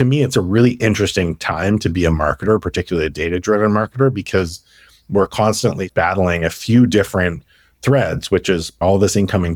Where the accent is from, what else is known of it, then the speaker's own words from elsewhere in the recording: Canada; I'm a Canadian and I'll just say I grew up, you know, on Crown Royal and Canadian rye.